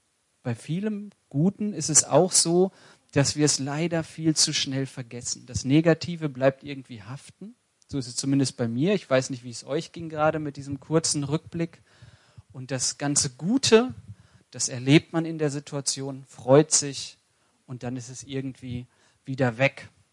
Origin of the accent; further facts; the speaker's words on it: Bielefeld, North Rhine-Westphalia, Germany; Ich komme ja eigentlich aus Bielefeld, dort bin ich groß geworden, bin trotzdem Bayern-Fan